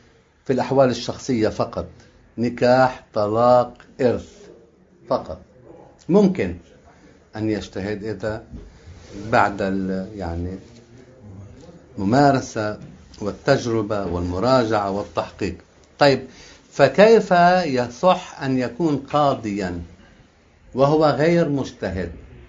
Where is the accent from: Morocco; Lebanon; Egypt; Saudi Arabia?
Lebanon; خاصة في بلادنا لبنان مثلا